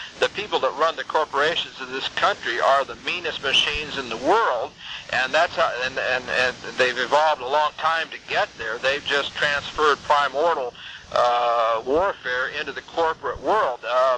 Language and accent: English; Indiana, United States; I grew up in Indiana, near about 100 miles from Chicago.